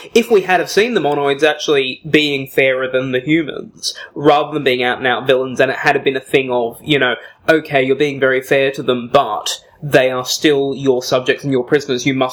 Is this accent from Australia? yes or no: yes; Australia; And, you know, we're from Australia. We've seen how that turns out.